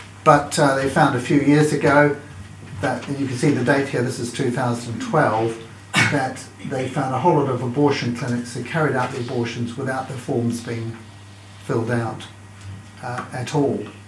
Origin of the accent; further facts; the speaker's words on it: New Zealand; moved away; if you're wondering about my accent, I come originally from New Zealand, so that explains it.